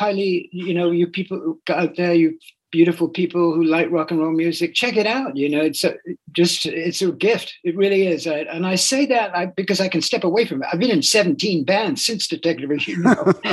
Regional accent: England, United Kingdom; I'm English, I'm a Buddhist

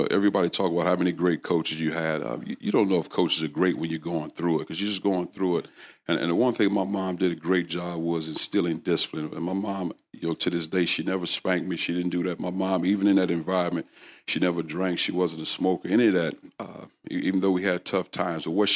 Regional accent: St. Louis, Missouri, United States; Well, you know, I grew up and I was born in St. Louis, Bourne's Hospital.

